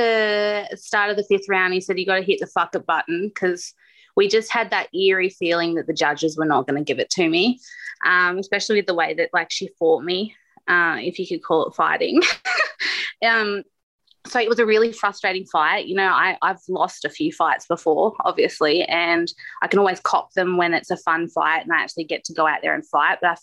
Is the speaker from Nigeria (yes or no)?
no; Australia; And I'm like, I'm Australian. You don't talk about someone's kids.